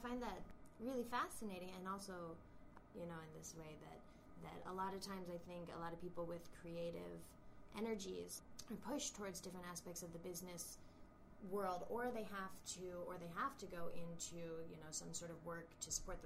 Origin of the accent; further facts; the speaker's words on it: Syracuse, New York, United States; now in Buffalo, United States; I grew up in Syracuse. I moved here in 2004 to go to Buffalo State.